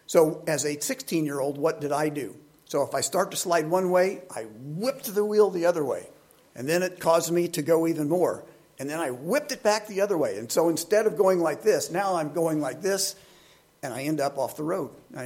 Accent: Indiana, United States; I grew up in Indiana, and at age 16, I started driving, right?

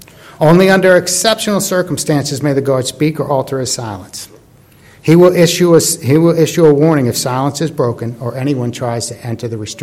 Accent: Baltimore, Maryland, United States; I grew up not far from it. I was born in Baltimore and lived there, at least in the younger part of my life.

